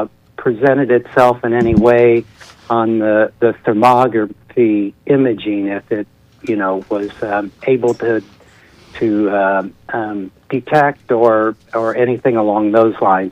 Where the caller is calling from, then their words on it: Sarasota, Florida, United States; I'm from Sarasota.